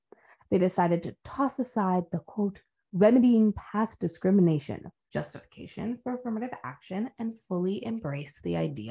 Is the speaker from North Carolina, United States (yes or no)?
no; Washington, United States; As someone from Washington, I gotta say being born in California was kind of your own fault.